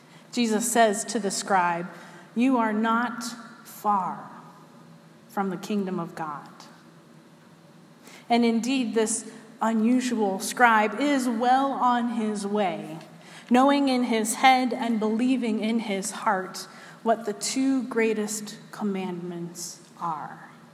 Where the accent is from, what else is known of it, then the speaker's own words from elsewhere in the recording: Pittsburgh, Pennsylvania, United States; Now, growing up near Pittsburgh, Pennsylvania, I can't help but think of Fred Rogers when I hear the word neighbor.